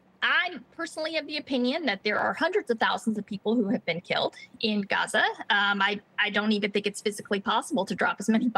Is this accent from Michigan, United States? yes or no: no; North Carolina, United States; like you said, I grew up in North Carolina, and I never heard any of this stuff.